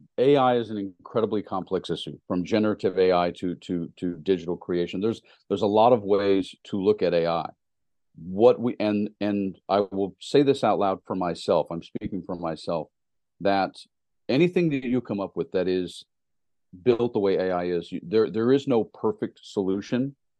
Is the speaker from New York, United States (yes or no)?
no; Tennessee, United States; That dog's not going to hunt anymore, because I'm from Tennessee, so I have to say that.